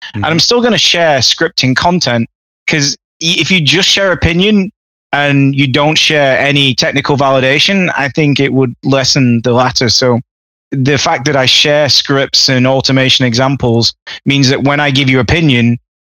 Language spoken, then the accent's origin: English; England, United Kingdom; all my friends that I grew up with in England